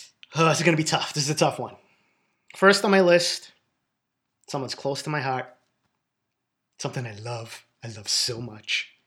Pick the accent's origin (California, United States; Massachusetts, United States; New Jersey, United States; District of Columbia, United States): Massachusetts, United States; Boston; I say we because they are my team and I'm from Boston.